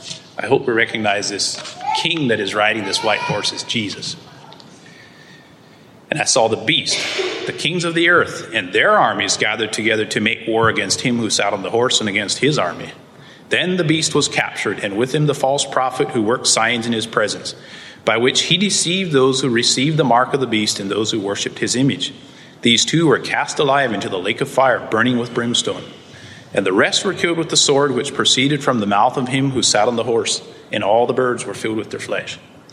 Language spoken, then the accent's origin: English; Canada; born there; as most of you know, I was born in Canada, so I have a Canadian birth certificate